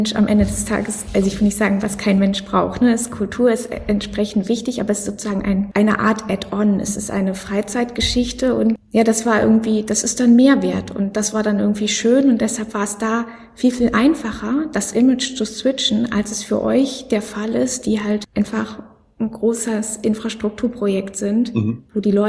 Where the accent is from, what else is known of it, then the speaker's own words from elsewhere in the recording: Hamburg, Germany; als Hamburgerin, die die Berichterstattung darüber auch viel verfolgt hat